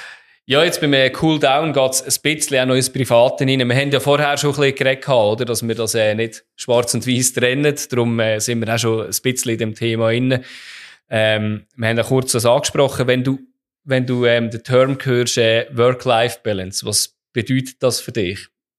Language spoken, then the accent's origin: German; Switzerland; ich glaube, das ist nicht nur bei uns in der Schweiz so, aber wir sind noch prädestiniert dazu, weil wir auch ein bisschen ein zurückhaltendes Volk sind aus meiner Sicht.